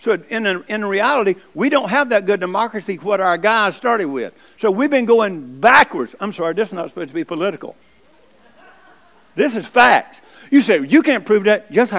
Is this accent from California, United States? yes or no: no; Georgia, United States; He was from Georgia. I'm from Georgia.